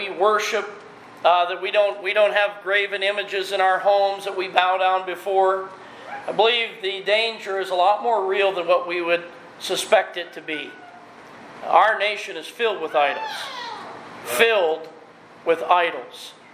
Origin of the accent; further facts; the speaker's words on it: United States; now in Canada; I make my home in Canada now, but make no mistake, I am not a Canadian. Amen. I am an American.